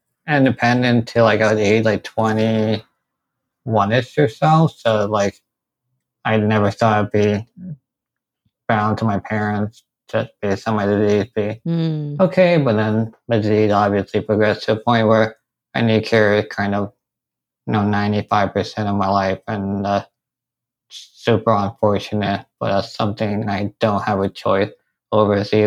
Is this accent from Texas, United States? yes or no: no; New York, United States; Yeah, I was born and raised and die here because that's where my parents are